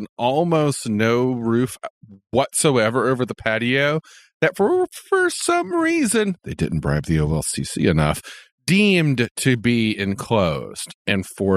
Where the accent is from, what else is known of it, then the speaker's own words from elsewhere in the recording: Alabama, United States; When I went back to my home state of Alabama